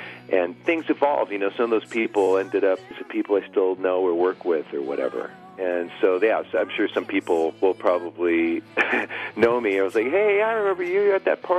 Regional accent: La Habra, California, United States; Well, I grew up in La Habra, which is sort of North Orange County area.

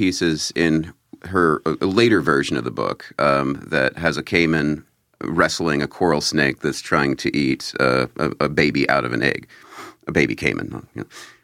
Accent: Kansas, United States; I grew up in Kansas, and so it's a lot more kind of nature than what you would find in downtown Cincinnati, I suppose.

